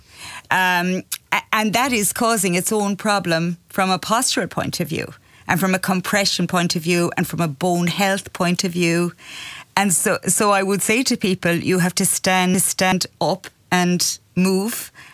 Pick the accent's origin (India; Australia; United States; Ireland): Ireland; Munster; I was born and raised in Tipperary and went to a convent school